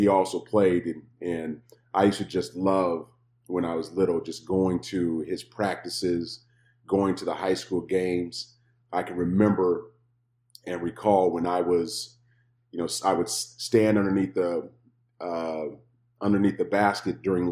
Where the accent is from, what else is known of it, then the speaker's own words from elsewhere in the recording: Kansas City, United States; You know, and I'm from Kansas City